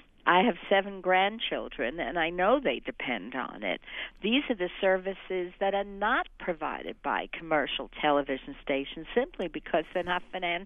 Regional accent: Bronx, New York, United States; I grew up in the Bronx.

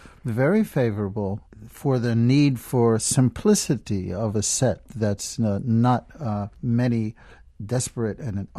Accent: New York, United States; Growing up in New York, my teachers was John Corigliano and Aaron Copland

